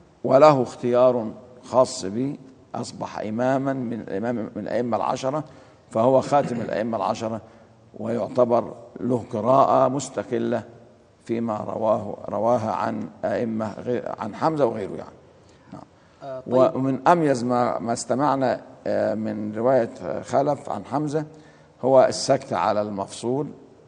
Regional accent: Egypt; يمكن نلمسها في لغتنا الدرجة عندنا في مصر وغيرها.

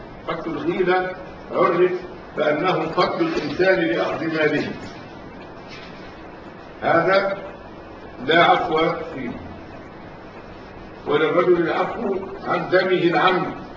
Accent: Egypt; معروف انه وعندنا في مصر في جبال الصحراء

